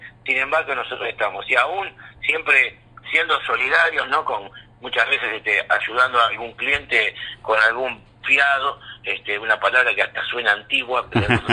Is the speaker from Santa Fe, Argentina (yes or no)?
no; Morón, Buenos Aires Province, Argentina; como en mi pueblo de Morón, como en Buenos Aires